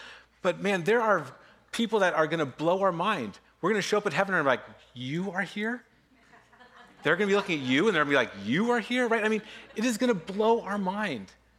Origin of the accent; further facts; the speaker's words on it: United States; Like in America, we're American, but then there's tribes, right?